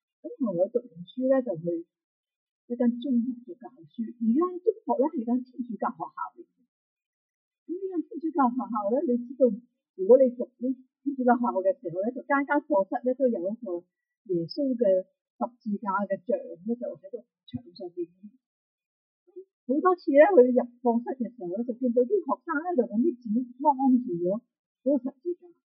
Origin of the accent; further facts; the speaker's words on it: China; 鬼呢就不是好像我们中国人的观念里面，以为死了之后就会变成鬼